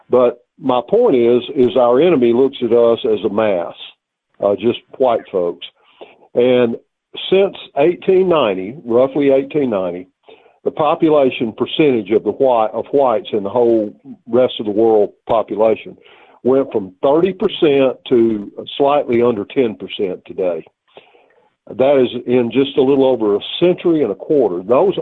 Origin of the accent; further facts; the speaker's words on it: the South, United States; I'm a Southerner to the core, and I always will be.